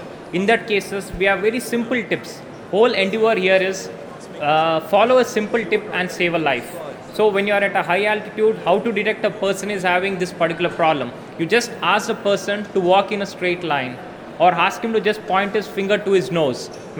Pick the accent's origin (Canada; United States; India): India; English is a second language; from India.